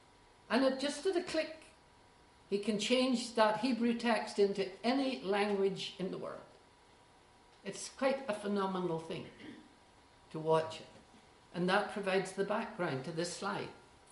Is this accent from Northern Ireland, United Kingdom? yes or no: yes; Ballymena, Northern Ireland, United Kingdom; hyperthrall is not a word we used a lot growing up in Ballymena.